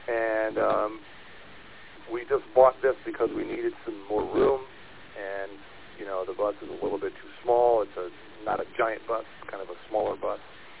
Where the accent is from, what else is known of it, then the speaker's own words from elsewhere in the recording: Louisiana, United States; She is from Minnesota. I'm from Louisiana.